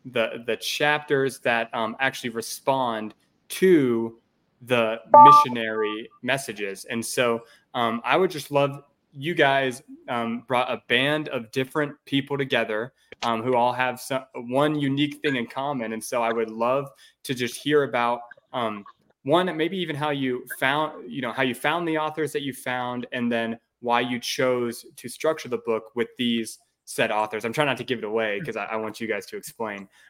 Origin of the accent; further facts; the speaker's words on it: North Carolina, United States; I mean, I'm from North Carolina, and I literally did not know what a Mormon was, never met one, never even heard of one until I was 19.